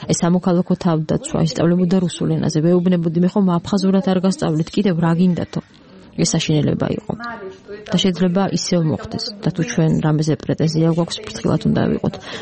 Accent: Abkhazia, Georgia; რომ მე აფხაზი ვიყავი … მაგრამ ისინი მიხვდნენ, რომ აფხაზი ვარ

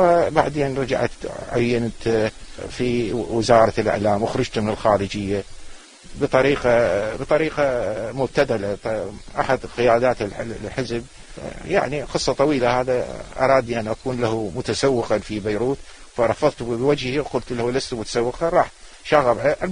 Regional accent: Najaf, Najaf Governorate, Iraq; والله بدايات أنا نشأت بالنجف وأكملت الثانوية بالنجف وكملت كلية الحقوق في بغداد

